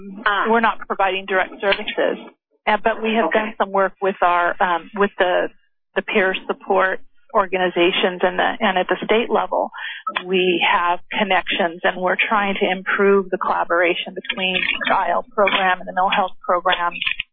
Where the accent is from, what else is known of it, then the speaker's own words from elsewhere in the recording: Oregon, United States; I'm from Oregon.